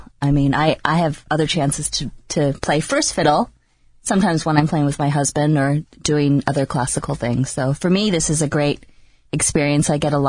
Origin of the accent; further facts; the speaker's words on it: British Columbia, Canada; moved away; I'm the one Canadian in the group. I grew up on Vancouver Island. My parents still live there. I moved away from home in about 1988, and I did most of my schooling in the States.